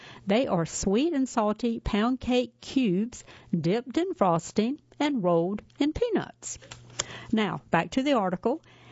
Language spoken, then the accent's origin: English; Colwich, Kansas, United States; I grew up in Colwich, Kansas, a small town of about 1,000 people just outside of Wichita.